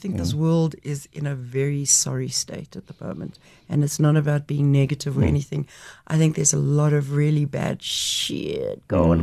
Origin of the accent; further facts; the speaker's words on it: Johannesburg, Gauteng, South Africa; born there; I was born in Johannesburg.